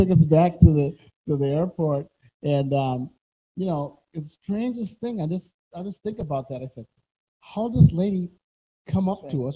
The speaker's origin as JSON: {"language": "English", "region": "Minnesota", "country": "United States", "said": "I didn't really think much about it in those days, but I'm being from Minnesota."}